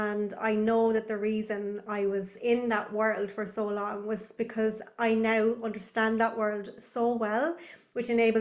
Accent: Ireland; I'm a mom of three. I'm from Ireland.

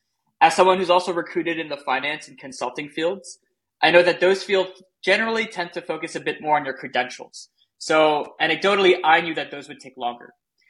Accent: Switzerland; now in United States; I am an immigrant. I'm originally from Europe, Switzerland.

